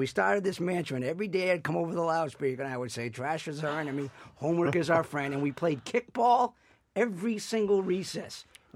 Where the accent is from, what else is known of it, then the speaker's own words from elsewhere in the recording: Newton, Massachusetts, United States; I grew up in Newton Upper Falls, which is a working class community in the city of Newton